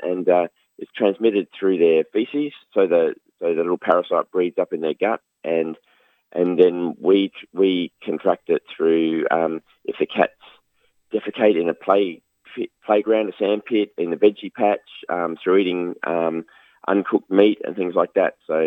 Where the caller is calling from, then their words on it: South Australia, Australia; I'm calling from South Australia.